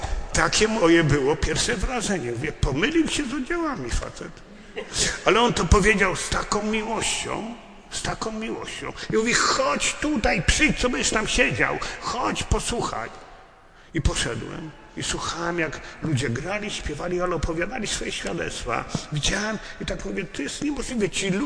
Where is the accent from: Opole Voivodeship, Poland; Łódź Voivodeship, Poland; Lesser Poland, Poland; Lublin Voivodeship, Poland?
Łódź Voivodeship, Poland; Kutno; pochodzę z Kutna, mam trochę więcej jak 66 lat.